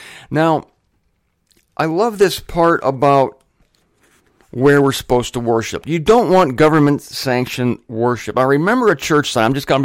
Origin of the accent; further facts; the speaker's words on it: Greenwich, Connecticut, United States; This church sign I saw back in my hometown of Greenwich, my ex-hometown. See, they kicked me out of there.